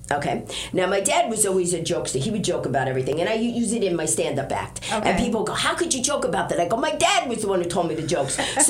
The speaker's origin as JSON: {"language": "English", "region": "New York", "country": "United States", "said": "I'm from New York. I'm a stand-up comic."}